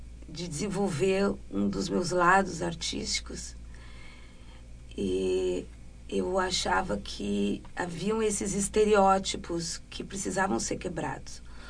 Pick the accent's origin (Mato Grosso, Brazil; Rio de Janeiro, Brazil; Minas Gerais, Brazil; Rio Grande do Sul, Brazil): Rio Grande do Sul, Brazil; Lajeado; born or raised there; also born or lived in Taquari